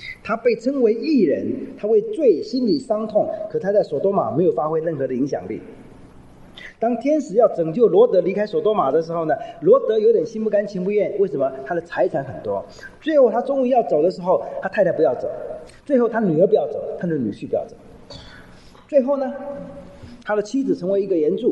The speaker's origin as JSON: {"language": "Chinese", "country": "China", "said": "我们讲中国话，我是中国人，我们有中国的文化"}